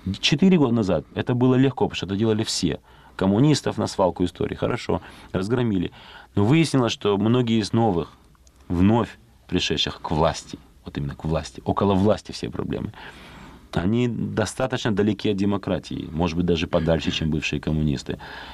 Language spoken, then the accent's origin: Russian; North Ossetia–Alania, Russia; Вот я осетин сам. Есть небольшой такой народ. Осетия, причем есть еще Южная Осетия, вот я и Северная Осетия